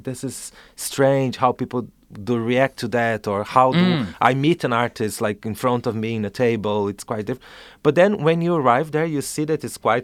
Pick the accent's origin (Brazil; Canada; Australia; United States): Brazil; I'm from Brazil, actually. Live in Brazil, and half of the crew that will be there available, it's also from Brazil.